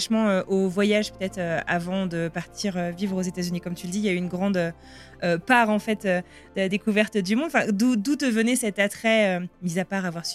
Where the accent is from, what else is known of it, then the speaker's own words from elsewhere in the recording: France; Parce qu'en tant que Français